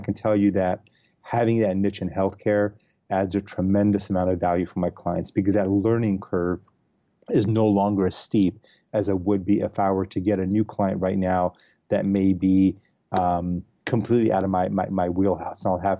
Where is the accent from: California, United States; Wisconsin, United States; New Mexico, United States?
California, United States; Los Angeles; I am originally from Los Angeles. I grew up here. I went to school up in San Francisco, moved up there for swimming.